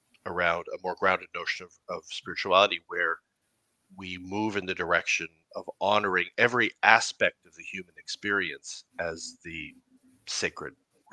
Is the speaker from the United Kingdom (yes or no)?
no; Canada; Certainly as a Canadian, I never thought in my life about who's a liberal or who's a conservative.